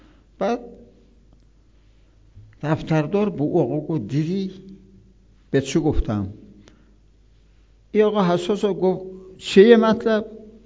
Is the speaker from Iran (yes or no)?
yes; Birjand, South Khorasan, Iran; برحال شما اهل کجا هستید؟ گفتم اهل بیرجن.